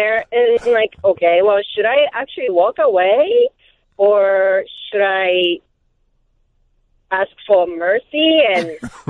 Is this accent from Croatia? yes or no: no; Japan; I am from there. I was born and raised in Japan.